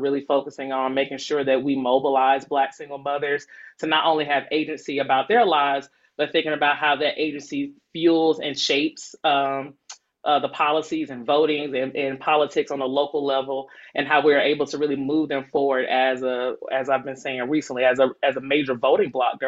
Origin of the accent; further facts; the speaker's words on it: Decatur, Georgia, United States; I'm born and raised in Decatur and went to all black high school, elementary school, went to Spelman, turned around and went to Emory.